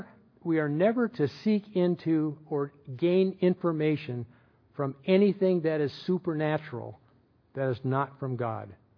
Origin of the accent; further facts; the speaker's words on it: Portland, Oregon, United States; When I was growing up in Portland, a couple of times I would ride my bike up to 82nd Street